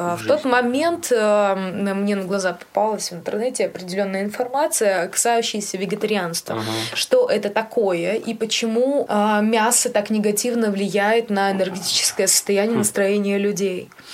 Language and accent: Russian; Belarus; Да, потому что мы же все белорусы очень любят картошку, пюре, драники. Это же наша национальная еда.